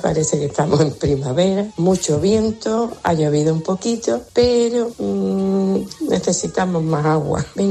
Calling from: Seville, Andalusia, Spain; os llamo desde Sevilla

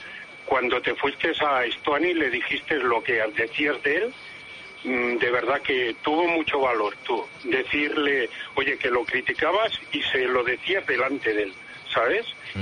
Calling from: Rubí, Catalonia, Spain; de Rubí, también llamo.

